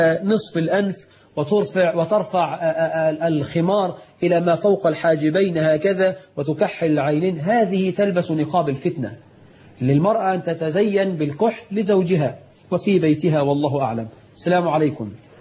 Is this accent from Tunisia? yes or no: no; Egypt; رش الميه عندنا في مصر عاده